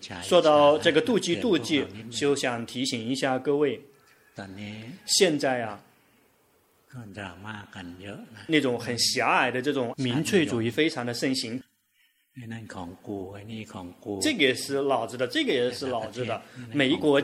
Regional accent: Thailand; Chinese is a second language; 我们泰国人非常棒，谁来了我们都能跟他们和平共处。

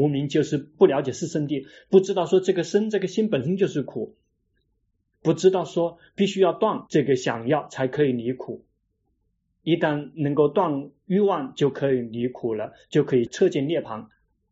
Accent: China; now in Thailand; 我们中国人如果碰到那个刚刚来新来的中国人，给他们解释一下

